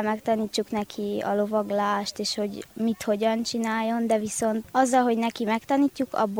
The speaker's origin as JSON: {"language": "Hungarian", "town": "Miercurea Ciuc", "region": "Harghita", "country": "Romania", "said": "12 éves, és Csíkszeredából jöttem."}